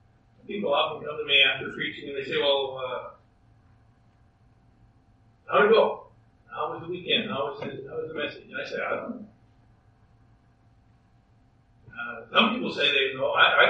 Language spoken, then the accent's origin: English; Canada; I'm from Canada. You're from Texas or from America. And your youth may not be as our youth.